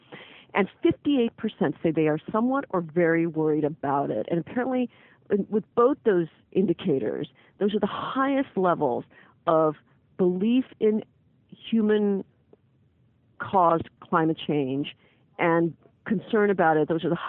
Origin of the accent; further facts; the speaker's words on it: Louisiana, United States; and I grew up in Louisiana, which is very prone to hurricanes